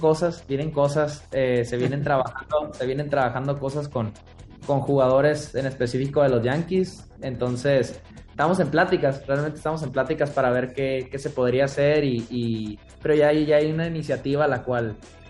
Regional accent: Mexico; Como diseñadores mexicanos

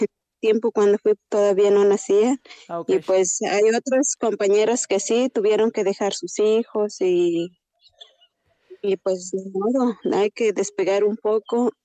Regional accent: Xilitla, San Luis Potosí, Mexico; yo soy, sí, de Gilitla, San Luis Potosí. Soy de Elegido el Cristiano, uno de los más grandes territorialmente aquí en Gilitla, en la Huasteca. Yeah. Y cuenta con 14,000 habitantes, somos hablantes náhuatl.

